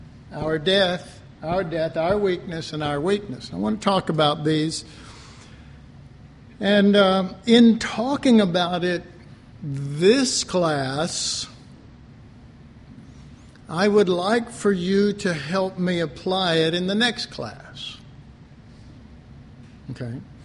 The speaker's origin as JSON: {"language": "English", "town": "Dallas", "region": "Texas", "country": "United States", "said": "I was from Oak Cliff. You know, you didn't... You don't live in Oak Cliff and worry about consequences, you know what I mean?"}